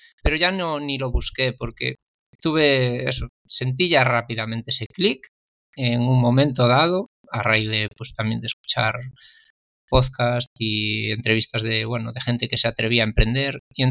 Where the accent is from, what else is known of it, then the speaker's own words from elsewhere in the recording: Galicia, Spain; gallego, de Galicia.